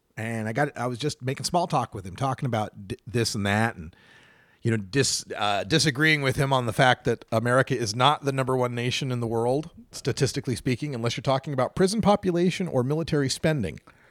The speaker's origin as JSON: {"language": "English", "region": "Idaho", "country": "United States", "said": "I came from Idaho and understand that mentality"}